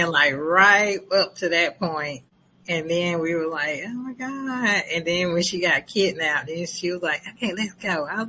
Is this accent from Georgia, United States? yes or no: yes; Atlanta, Georgia, United States; I'm from Atlanta, so rush hour is like every day.